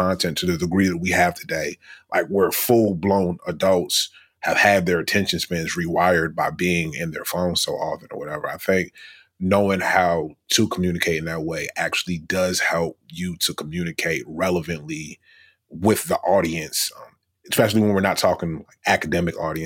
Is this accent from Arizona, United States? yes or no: no; Richmond, Virginia, United States; I grew up in Richmond, Virginia, right? So I knew white people. I went to school with white people.